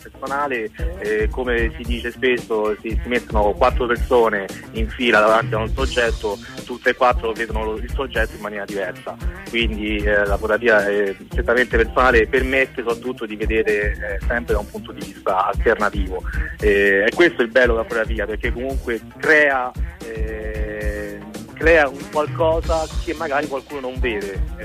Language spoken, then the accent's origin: Italian; Latina, Lazio, Italy; anche che comunque sono di Latina, mi faccio questa passeggiata a San Felice.